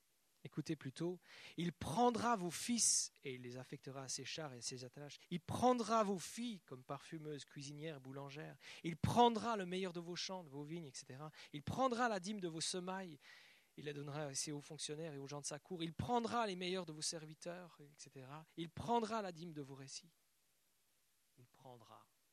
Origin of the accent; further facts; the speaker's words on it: Switzerland; J'ai vécu mon enfance en Suisse